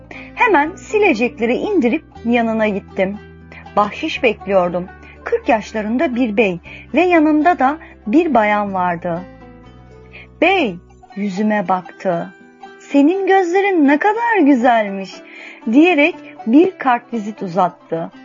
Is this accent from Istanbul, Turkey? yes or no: no; Ankara, Turkey; Ankara'nın varoşlarında doğdum, büyüdüm.